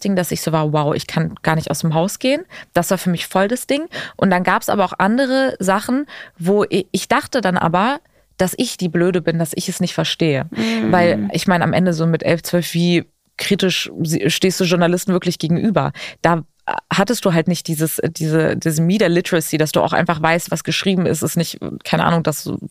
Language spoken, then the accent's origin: German; Hamburg, Germany; born there; first language Lithuanian; Meine Mutter war schon in Deutschland, ich bin in Hamburg geboren, aber sie hat halt trotzdem nur Litauisch mit uns gesprochen